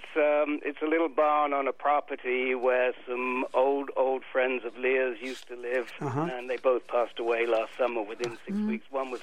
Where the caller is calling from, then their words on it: Mill Valley, California, United States; in Mill Valley.